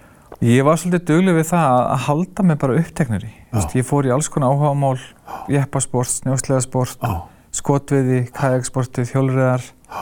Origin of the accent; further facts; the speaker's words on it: Ísafjörður, Westfjords, Iceland; moved away as an adult; also born or lived in Akureyri; Ég flutti frá Ísafirði á tvítug.